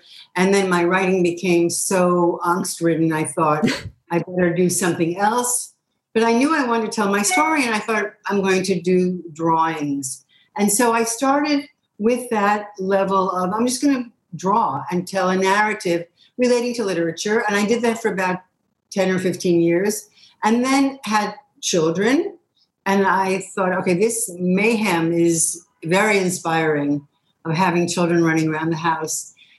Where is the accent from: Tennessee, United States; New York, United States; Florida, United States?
New York, United States; New York City; And I grew up in the Bronx and then in New York City